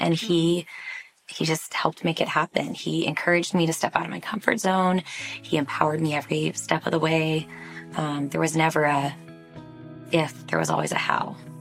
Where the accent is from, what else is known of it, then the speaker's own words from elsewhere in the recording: North Carolina, United States; And I am from North Carolina, where there are competitive all-star gyms, and there was nothing in Washington like that at the time.